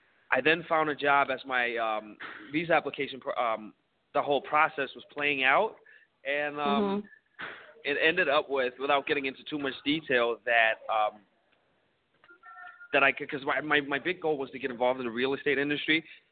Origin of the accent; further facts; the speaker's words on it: Denmark; moved away as an adult; because I'm from Denmark